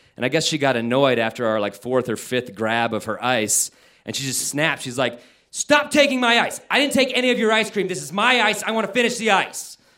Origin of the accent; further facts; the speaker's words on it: Denver, Colorado, United States; everybody was intrigued by me because I was from Denver